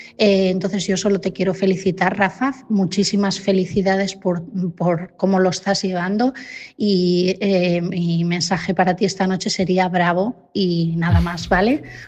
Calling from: Asturias, Spain; de Asturias

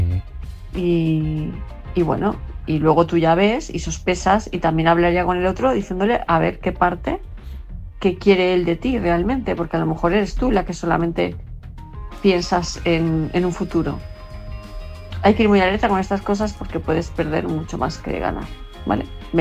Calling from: Palma de Mallorca, Balearic Islands, Spain; de Palma de Mallorca

